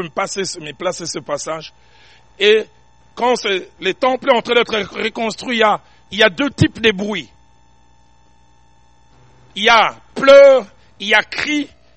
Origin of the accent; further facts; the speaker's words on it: Kinshasa, DR Congo; l'école, à l'Athénée de Kalina. Et au retour, les taxis me prenaient de l'Athénée de Kalina jusqu'à chez moi à Bandal.